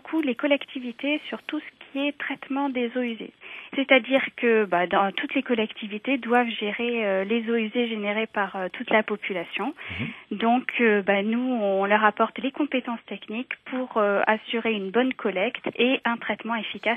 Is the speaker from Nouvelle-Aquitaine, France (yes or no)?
yes; Nouvelle-Aquitaine, France; Moi, je viens de la Gironde, donc il y a une très très belle région.